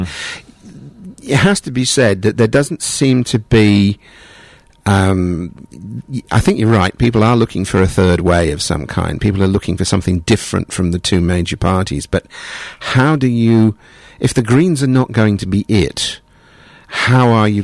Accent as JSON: {"language": "English", "country": "United Kingdom", "moved": "yes", "lives_now": "Australia", "said": "as a Brit myself who's come to live in Australia, been in nearly 20 years now"}